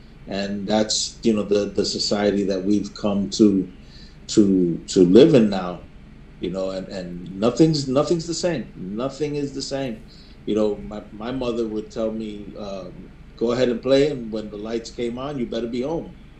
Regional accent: Puerto Rico; also born or lived in New York; But when I was growing up in Puerto Rico, and this was in that I could remember, back in the late 70s, early 80s

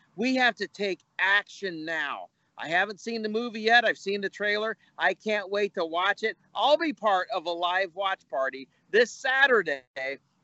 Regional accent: Dublin, Ohio, United States; I loved growing up in Dublin, Ohio, playing football, playing basketball

